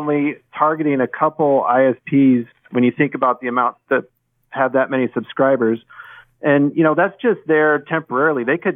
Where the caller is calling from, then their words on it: Nebraska, United States; I'm calling from Nebraska.